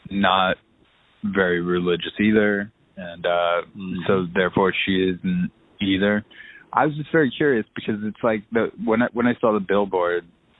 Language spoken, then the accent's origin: English; California, United States; I grew up in Orange County.